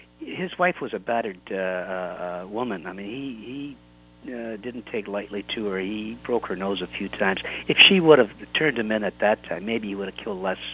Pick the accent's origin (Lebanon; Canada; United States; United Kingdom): Canada; Since we're Canadian, we offer some Canadian content now and again.